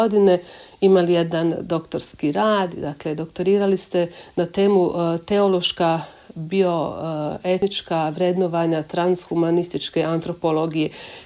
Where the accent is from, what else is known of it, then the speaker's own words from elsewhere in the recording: Tomislavgrad, Federation of Bosnia and Herzegovina, Bosnia & Herzegovina; ja sam vam iz Tomislavgradskog kraja, dakle iz Duvanjskog kraja